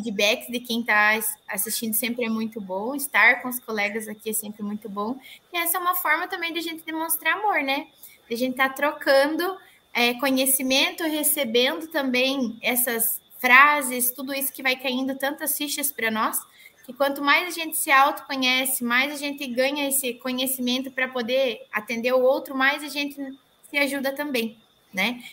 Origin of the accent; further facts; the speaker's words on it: Pato Branco, Paraná, Brazil; Então, eu sou de Pato Branco, para os presenciais aqui em Pato Branco.